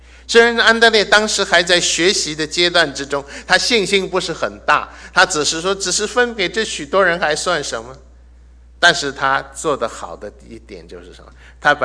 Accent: China; 这是很自然的，我想我们中国人最了解。

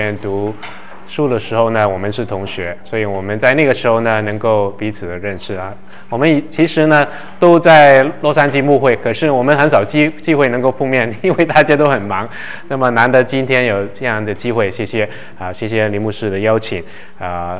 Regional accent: Hong Kong; now in Canada; 我是 Made in Hong Kong， 我在香港出生长大，1978年我从香港移民到加拿大，

